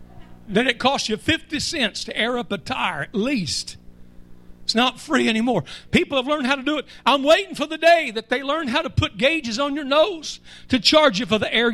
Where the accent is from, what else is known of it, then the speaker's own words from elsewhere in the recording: Texas, United States; I grew up in West Texas. I have tasted the wind. It tastes like dirt.